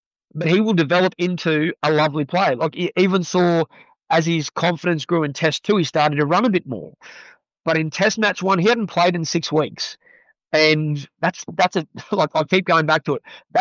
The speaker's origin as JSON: {"language": "English", "country": "Australia", "said": "But as an Australian, I'm glad they didn't."}